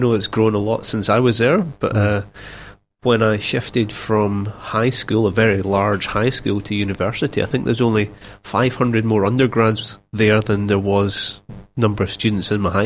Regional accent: Helensburgh, Scotland, United Kingdom; now in Dunedin, New Zealand; Originally from the west coast of Scotland.

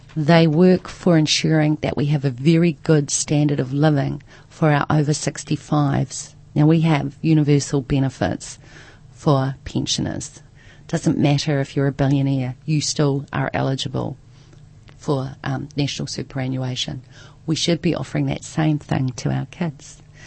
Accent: Waikato, New Zealand; We had access to bush, we had access to sea. We swam in the Waipa River, we went eeling

